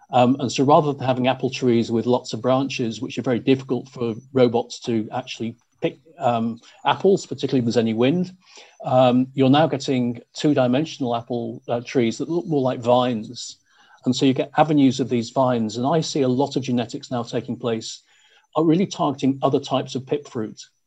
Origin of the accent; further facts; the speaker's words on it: Tauranga, Bay of Plenty, New Zealand; I come from Tauranga, which is, I say, is the home of kiwi fruits, big industry here.